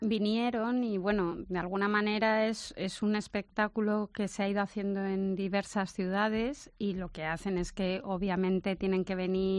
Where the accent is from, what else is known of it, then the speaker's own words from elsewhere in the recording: Madrid, Community of Madrid, Spain; yo que soy madrileña, me han descubierto mi ciudad